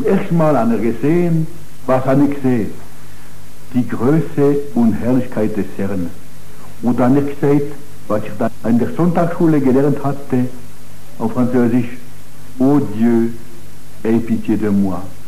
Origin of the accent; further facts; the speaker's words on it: Italy; German is a second language; Das ist ja unsere Not, wir sind Italiener, und das ist eine Not, Italiener zu sein.